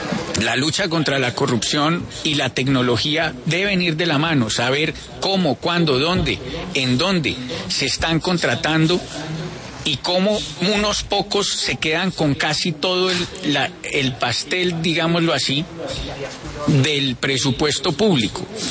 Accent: Pereira, Risaralda, Colombia; yo soy montañerito. Y vivo orgulloso, claro, de ser buen montañerito de acá de Pereira, sí. Digo que soy pereirano, montañero y provinciano a mucho honor.

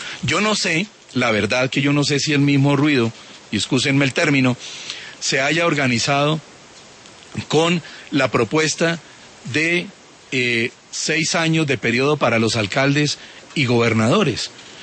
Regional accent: Huila, Colombia; Lo que pasa es que en mi tierra utilizamos lo mismo. En el Huila se utiliza, oiga niña, esto y lo otro

